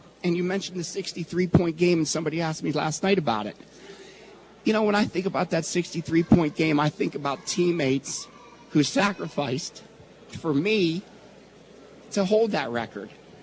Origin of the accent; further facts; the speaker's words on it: West Middlesex, Pennsylvania, United States; I'm very proud to say that I came from West Middlesex. It's a very blue-collar community, hardworking, close-knit.